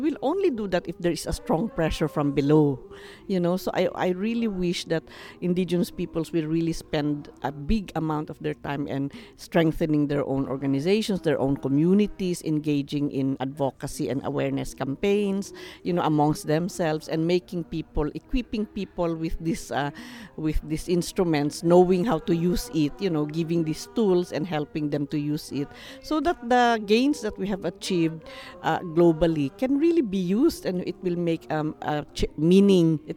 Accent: Cordillera Administrative Region, Philippines

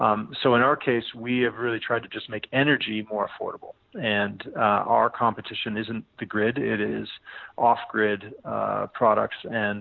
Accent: Toronto, Ontario, Canada; also born or lived in Chapel Hill, United States; I grew up in Toronto

